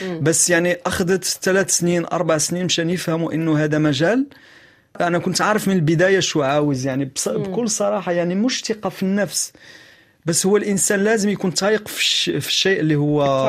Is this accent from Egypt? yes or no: no; Morocco; أنا مغربي، وكان افتخر أني مغربي طبعا،